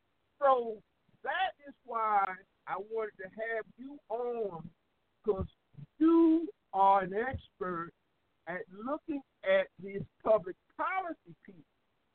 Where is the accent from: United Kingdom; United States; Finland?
United States; South Carolina; And when I'm from South Carolina